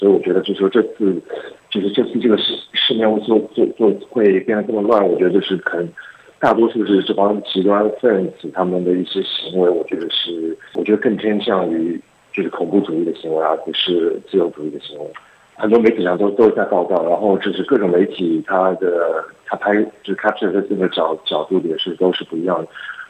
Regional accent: Australia; moved away as an adult; also born or lived in Shanghai, China; now in Hong Kong; 所以我是出生在上海，然后我们家人是在我在上海读完小学以后就移民到澳洲了，所以我是在澳洲念书长大的。然后我在2011年的时候搬去香港去工作，所以我在香港已经居住了八年了。

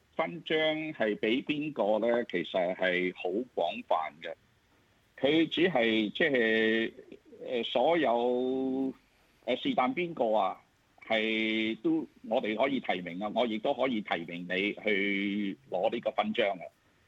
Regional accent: Australia; 我哋澳洲人100% 通通都支持嘅

